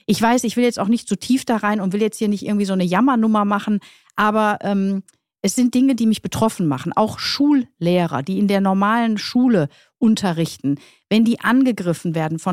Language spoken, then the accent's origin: German; North Rhine-Westphalia, Germany; ich komme ja aus dem Ruhrpott